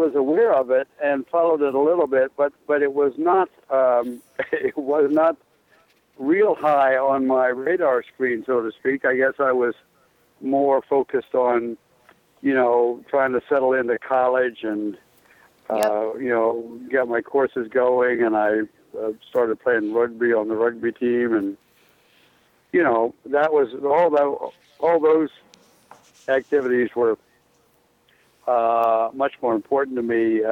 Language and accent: English; Claymont, Delaware, United States; We lived in a little town called Claymont, Delaware, and then later moved when I was in first grade